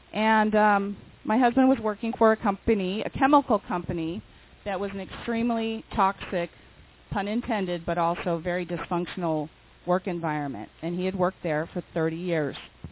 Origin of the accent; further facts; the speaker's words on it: California, United States; I was raised in Orange County, lived in this area my entire life